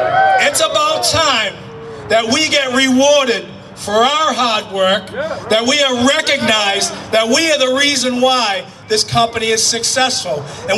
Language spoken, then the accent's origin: English; Boston, Massachusetts, United States; Now, I grew up in Boston, and there was always conflict somewhere.